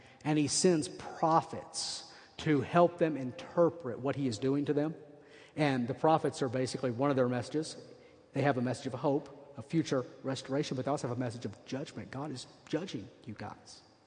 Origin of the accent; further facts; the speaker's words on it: Arkansas, United States; There's this guy in Arkansas named Jim Bob, of course. His last name is Duggar. I'm from Arkansas, so I can pick on him.